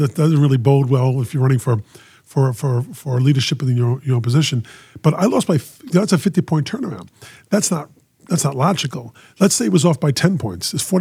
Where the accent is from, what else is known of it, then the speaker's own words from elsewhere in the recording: Woodside, California, United States; I lost my hometown by 400 votes, you know, where I'd been elected for over 30 years, you know, of Woodside.